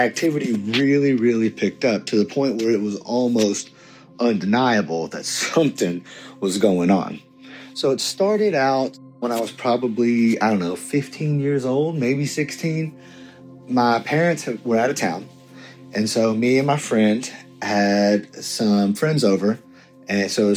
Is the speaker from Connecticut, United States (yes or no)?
no; Kentucky, United States; from Kentucky. So my dad built my childhood home in the late 80s in a new neighborhood development.